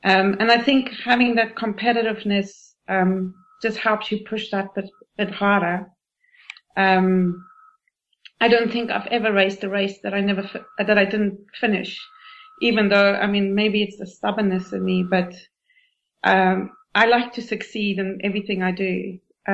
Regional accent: South Africa; now in England; I needed somewhere warm, being South African, and I was still in England at the time.

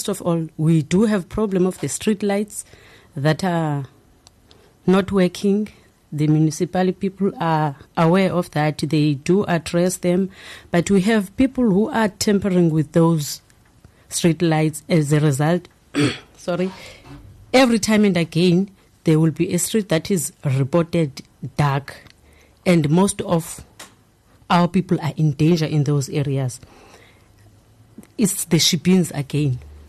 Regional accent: Eastern Cape, South Africa; No, I'm not from Western Cape. I'm from Eastern Cape.

